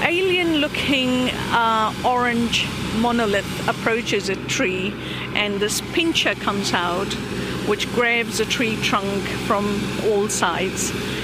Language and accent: English; India; You know, I'm Indian. I've grown up on mustard and soya and fenugreek